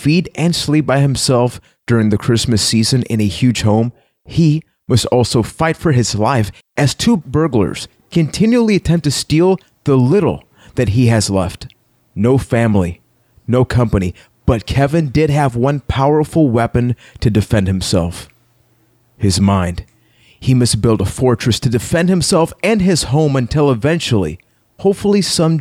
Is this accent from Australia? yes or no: no; Puerto Rico; from Puerto Rico